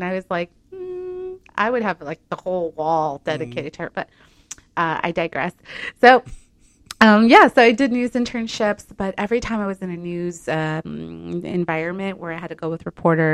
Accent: California, United States; I am originally from Orange County. My okay. parents came in the '80s with the low immigration wave, and my brother and I were born here.

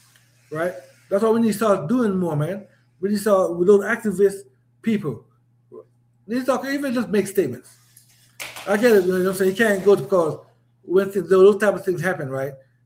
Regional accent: Jamaica; I'm a Jamaican, so I still want to to know what's going on in Jamaican politics.

